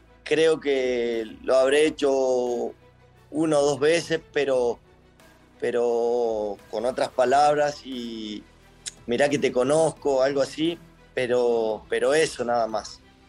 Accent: Argentina; born there; Sabés que soy nacido en Argentina

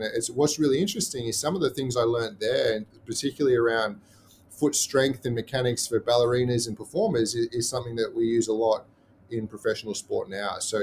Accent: Australia; accent: Australian; like you said, my accent is probably softened, but Australian initially.

